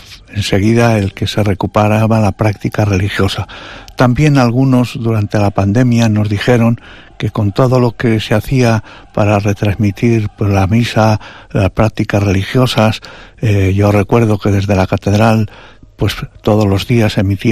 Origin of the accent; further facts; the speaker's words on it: Fuentes de Nava, Castile and León, Spain; voy al pueblo para estar con mi hermana y con mi familia y con la gente de mi pueblo natal, de Fuentes de Nava, en Palencia.